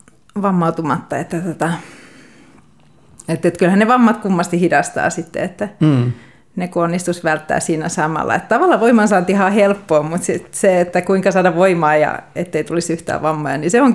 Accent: Pori, Satakunta, Finland; moved away as an adult; Porista mä oon alun perin kotoisin ja sitten muutin opiskelujen perässä Ouluun

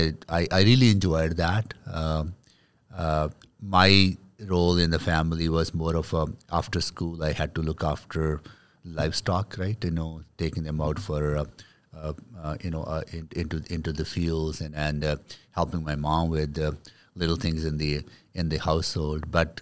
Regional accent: India; I had a very simple life when I was growing up in India. We were a farming family, extended family, a lot of kids in the family.

